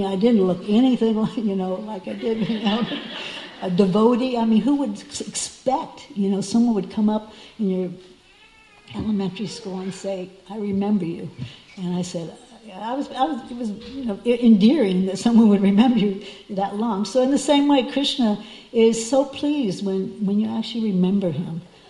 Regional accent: Miami, Florida, United States; I used to live in Miami. I was raised in Miami. And I hadn't been back there for years.

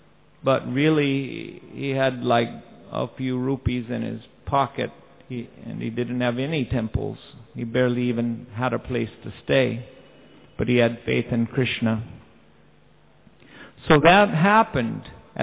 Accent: United States; when I grew up in the United States, I never heard of karma.

